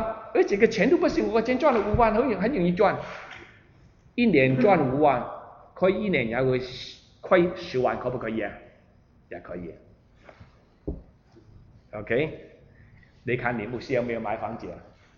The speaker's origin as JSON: {"language": "Chinese", "country": "Hong Kong", "moved": "yes", "said": "我从香港来，我来了很久，40多年"}